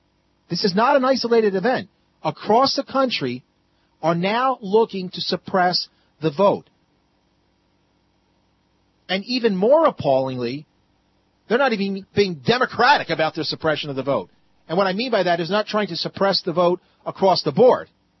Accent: Pennsylvania, United States; And in my home state of Pennsylvania, they looked at the data and they saw that minorities tend to vote early voting.

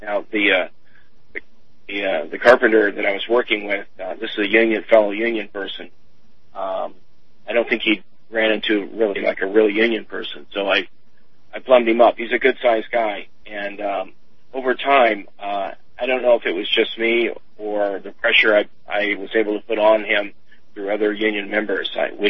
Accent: Illinois, United States; Well, I'm a Marxist, and I'm from Illinois, and the United States does have Marxists.

